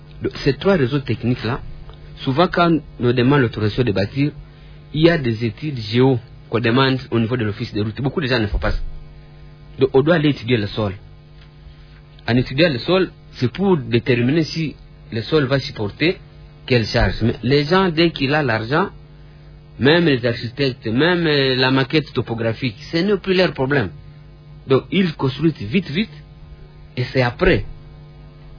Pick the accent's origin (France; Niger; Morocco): Morocco; Je viens du Maroc, laissez-moi vous dire, les Marocains adorent leur train, et leur tramway.